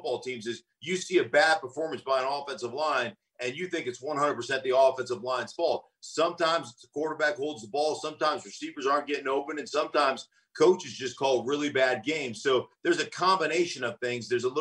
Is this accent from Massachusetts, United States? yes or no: no; Alaska, United States; Well, no, it actually comes from I grew up in Alaska.